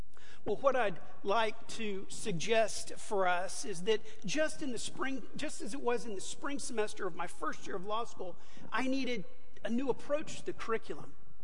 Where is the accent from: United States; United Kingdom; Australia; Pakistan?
United States; Houston, Texas; And I told him I was a minister from Houston and why I was in town.